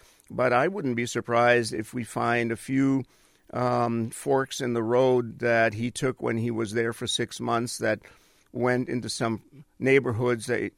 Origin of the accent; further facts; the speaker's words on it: Colombia; English is a second language; Well, that's what we said as I was growing up in Colombia.